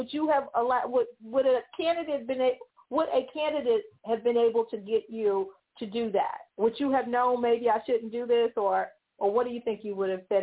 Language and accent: English; Memphis, Tennessee, United States; But y'all, I was raised in Memphis, where it's the home of the Church of God in Christ.